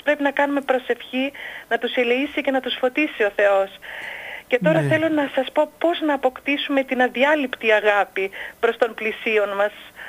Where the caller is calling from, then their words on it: Athens, Attica, Greece; είμαι από Αθήνα, σας τηλεφωνώ.